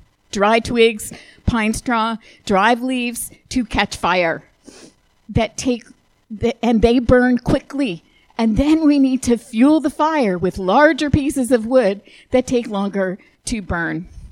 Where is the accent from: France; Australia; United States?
United States; the North; I grew up in the North, and you didn't have sweet tea in the North.